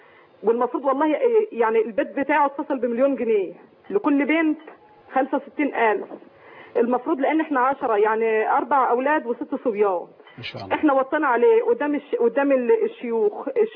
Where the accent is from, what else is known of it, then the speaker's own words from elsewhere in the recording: Mansoura, Dakahlia, Egypt; انا من المنصوره والدي انا في المنصوره.